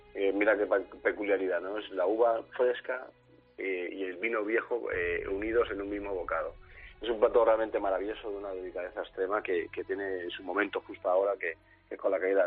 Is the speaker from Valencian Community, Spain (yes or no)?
yes; Alicante, Valencian Community, Spain; Yo soy de aquí de Alicante, el turrón es muy típico